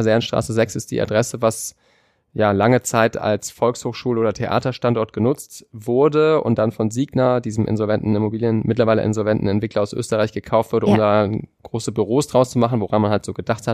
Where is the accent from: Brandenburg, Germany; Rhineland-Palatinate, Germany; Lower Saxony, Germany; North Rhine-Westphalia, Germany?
North Rhine-Westphalia, Germany; Meerbusch; ich bin ja in Meerbusch aufgewachsen, wo es schon Familien gab, die damals schon viel Geld hatten in den 90ern.